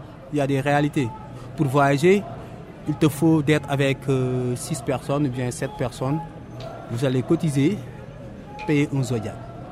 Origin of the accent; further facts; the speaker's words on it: Senegal; moved away as an adult; J'ai quitté le Sénégal, bon, parce que je ne pouvais plus travailler au Sénégal.